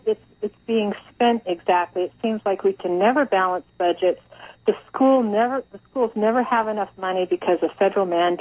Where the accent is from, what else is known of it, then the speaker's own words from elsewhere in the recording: California, United States; I've lived in this state my entire life, which is 45 years now